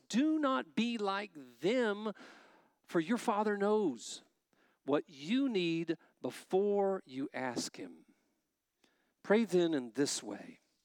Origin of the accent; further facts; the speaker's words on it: Bogota, Texas, United States; back in my hometown. It's called Bogota, Texas.